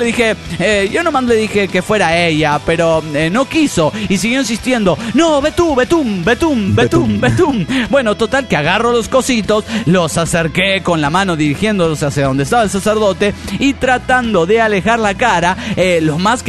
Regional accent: Tucumán, Argentina; de Tucumán.

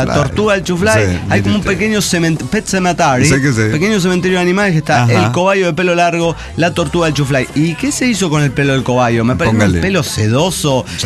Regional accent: Guanajuato, Mexico; now in Guadalajara, Mexico; soy de Guanajuato, estoy aquí pasando la chingona en Guadalajara.

